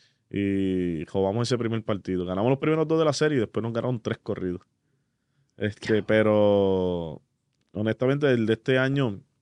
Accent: Aguadilla, Puerto Rico; El de Aguada, pues, fue casi en mi casa, ¿verdad? Yo soy de Aguadilla, de allí al lado.

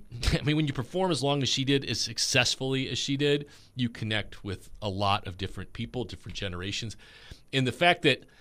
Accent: Chicago, Illinois, United States; Growing up in Chicago. You know, there's country music everywhere.

